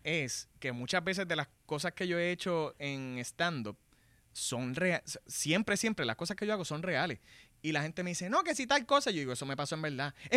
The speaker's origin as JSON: {"language": "Spanish", "town": "Ponce", "country": "Puerto Rico", "tie": "born or raised there", "said": "Nosotros grabamos en varios sitios en Ponce, que de verdad me dolió mucho grabar ese día y ver cómo mi pueblo y lo que fue mi niñez está hecho ruinas ahora mismo."}